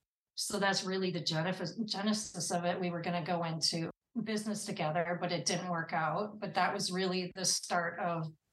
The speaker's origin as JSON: {"language": "English", "country": "United States", "said": "So that's pretty miraculous when you think he's British and I'm American."}